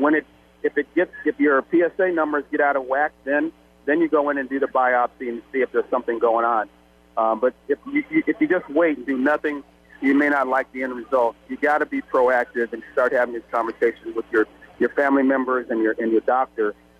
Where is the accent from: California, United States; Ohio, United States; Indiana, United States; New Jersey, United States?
California, United States; Los Angeles; But I grew up in Los Angeles, and where the Lakers and the Dodgers and USC and UCLA